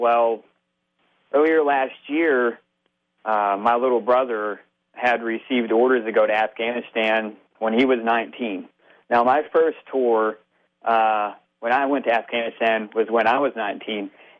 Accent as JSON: {"language": "English", "region": "Arkansas", "country": "United States", "tie": "born or raised there", "said": "Well, I grew up in Arkansas, wound up joining the military October 2000."}